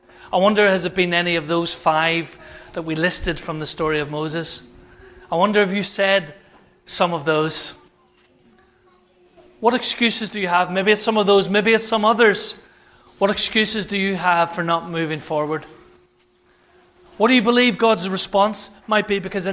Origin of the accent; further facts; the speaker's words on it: Ireland; So I'm Irish, so I can talk.